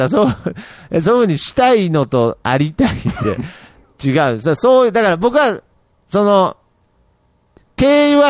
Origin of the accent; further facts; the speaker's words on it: Fukuoka, Japan; 僕の出身が福岡県の小さな港町の生まれだからでしょうか、幼少期は母子家庭の団地暮らしだったからでしょうか